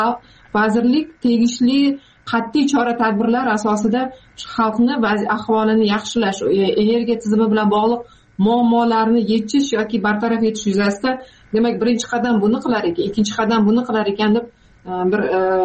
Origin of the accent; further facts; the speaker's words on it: Jizzakh Region, Uzbekistan; Bolalik Jizzaxda katta bo'lganmiz, Zardor tumanida.